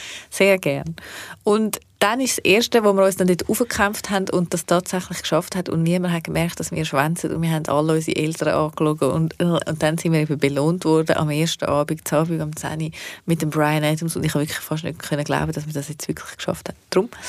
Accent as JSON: {"language": "German", "country": "Switzerland", "said": "wir sind Schweizer gewesen"}